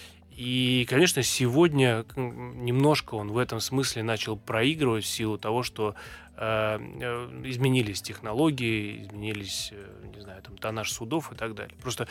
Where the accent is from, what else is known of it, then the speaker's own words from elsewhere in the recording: Moscow, Russia; я, будучи коренным москвичом и предыдущую часть жизни отработавший в Москве